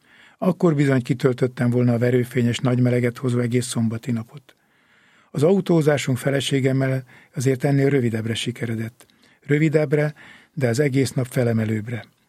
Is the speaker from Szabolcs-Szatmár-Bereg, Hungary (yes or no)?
no; Törökkoppány, Somogy, Hungary; born there; hogy onnét tovább induljunk szülőfalunkba, a Somogyvár megyét Törökkoppányba